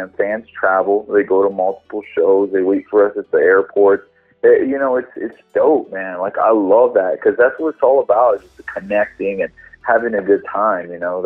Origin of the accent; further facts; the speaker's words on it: El Paso, Texas, United States; now in Las Vegas, United States; like I'm from a town called El Paso originally. I live in Las Vegas now, but I'm originally from El Paso.